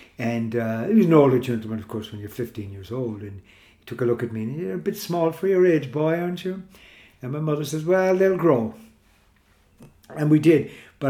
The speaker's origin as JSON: {"language": "English", "town": "Cork", "region": "Munster", "country": "Ireland", "tie": "born or raised there", "said": "We grew up in Greenmount, if you're familiar with Greenmount."}